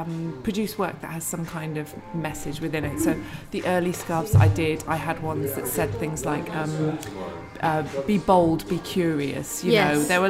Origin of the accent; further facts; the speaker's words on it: Lesotho; I grew up in Lesotho, which is a tiny country in southern Africa. And my parents were artists. They had a pottery there.